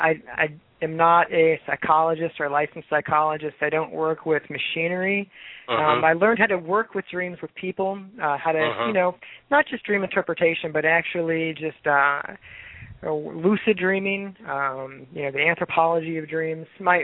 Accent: Georgia, United States; now in California; I grew up in Georgia and spent the last 7 years in California, so I'm in denial.

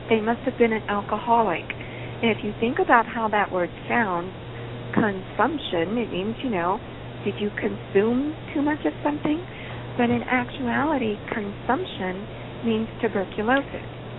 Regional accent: the South, United States; well, I'm a Southerner, so I've got all sorts of people in the Civil War.

